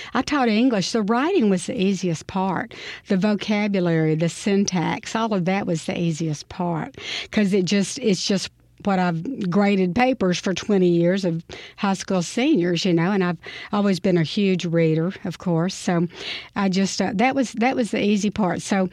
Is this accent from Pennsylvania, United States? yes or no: no; Greenville, Mississippi, United States; I grew up in Greenville, Mississippi. I was a senior when the federal government forced desegregation.